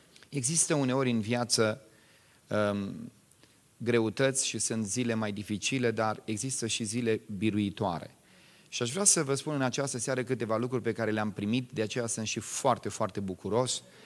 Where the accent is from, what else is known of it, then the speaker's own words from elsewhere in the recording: Romania; eu ca român